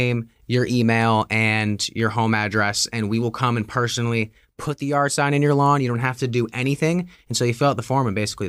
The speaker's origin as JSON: {"language": "English", "town": "Milford", "region": "Connecticut", "country": "United States", "tie": "born or raised there", "also_born_or_lived": "Charlotte, North Carolina", "said": "I grew up in Milford. Then I lived in Charlotte, North Carolina for 6 years I moved down there after I was eight."}